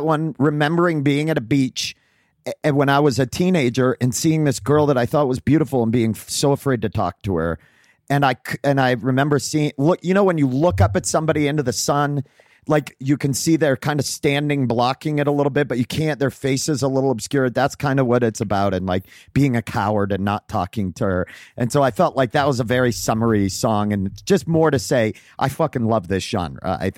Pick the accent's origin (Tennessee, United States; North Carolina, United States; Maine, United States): Maine, United States; and I grew up in Maine, so there really was no one wore sunscreen, you know.